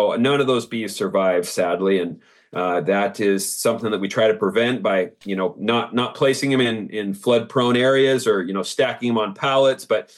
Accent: California, United States; also born or lived in North Dakota; I was born in North Dakota, but grew up my winters and my schooling here in Northern California.

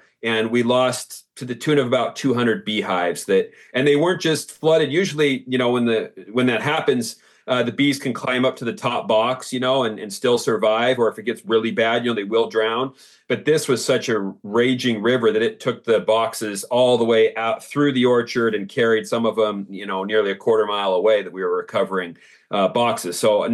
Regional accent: California, United States; also born or lived in North Dakota; I was born in North Dakota, but grew up my winters and my schooling here in Northern California.

